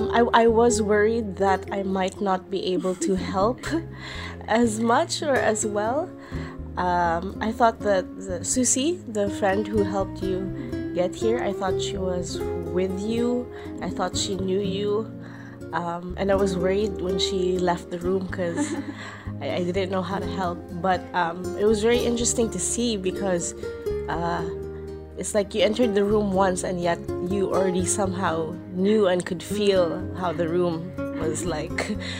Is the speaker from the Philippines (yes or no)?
yes; Philippines; I'm from the Philippines. I'm 26 years old and I work for the Women and Gender Institute in the Philippines.